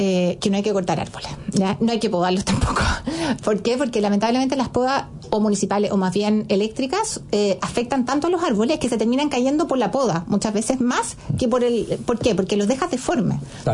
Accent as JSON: {"language": "Spanish", "country": "Chile", "said": "Nosotros como chilenos nos hemos vuelto una sociedad muy individualista"}